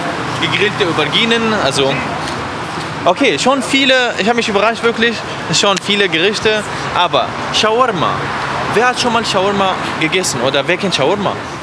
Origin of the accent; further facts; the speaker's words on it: Aleppo, Aleppo Governorate, Syria; Ich bin in Aleppo geboren, Aleppo aufgewachsen, meine Eltern sind in Aleppo geboren, Aleppo aufgewachsen.